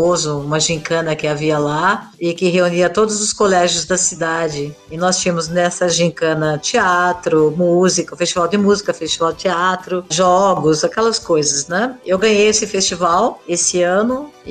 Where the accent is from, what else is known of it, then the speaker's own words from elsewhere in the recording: Jundiaí, São Paulo, Brazil; lá da minha cidade, de Jundiaí.